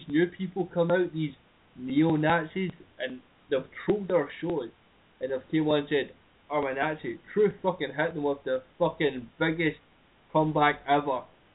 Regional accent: Scotland, United Kingdom; If I was to identify myself, I would be Celtic fucking European. However, I am just Scottish.

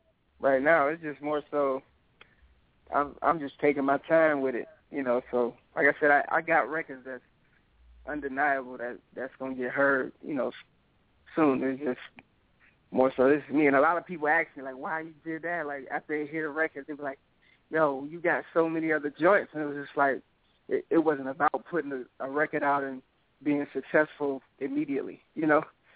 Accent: New Orleans, Louisiana, United States; also born or lived in Alabama; I was born in New Orleans, and that's me, you know, and pretty much, you know, part of my life I grew up in Bama too.

